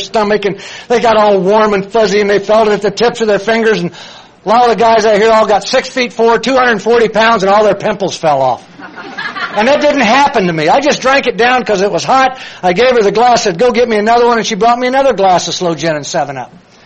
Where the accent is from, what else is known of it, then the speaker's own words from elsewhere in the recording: Danville, Illinois, United States; born there; I was born in Danville, Illinois, into a good family.